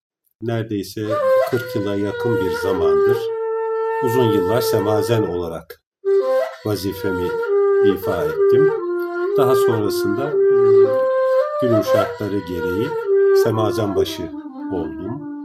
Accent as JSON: {"language": "Turkish", "region": "Konya", "country": "Turkey", "tie": "born or raised there", "also_born_or_lived": "Cyprus", "said": "1969 yılında Konya'da doğdum. İlkokulu babamın görevi dolayısıyla Kıbrıs'ta ve yine Konya'da tamamladım."}